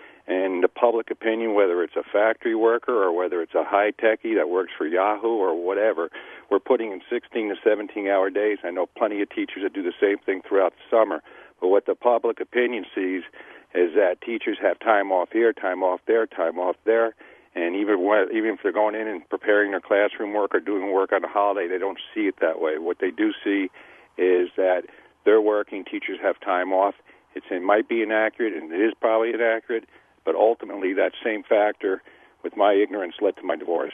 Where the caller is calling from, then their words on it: Kewaunee, Wisconsin, United States; I'm calling from the Kewaunee area.